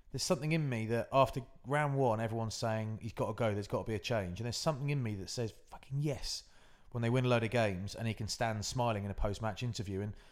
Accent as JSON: {"language": "English", "region": "South West England", "country": "United Kingdom", "said": "because I'm from the West. I'm living in the West Country, all that stuff."}